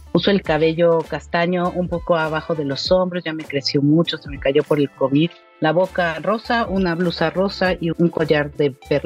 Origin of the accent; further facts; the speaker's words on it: Mexico; Pues como una mexicana, mujer y madre